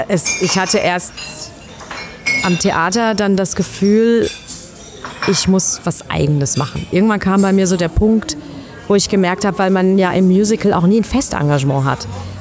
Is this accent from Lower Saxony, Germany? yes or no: no; Gelsenkirchen, North Rhine-Westphalia, Germany; born there; Ich bin da wirklich gebürtiges Schalker Mädchen.